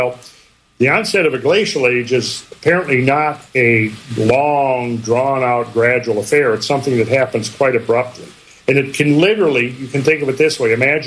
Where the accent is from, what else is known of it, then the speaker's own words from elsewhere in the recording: Minnesota, United States; Well, now, okay, so where I grew up in Minnesota, it was not unusual to have 4, 5, 6 feet of snow on the ground by March.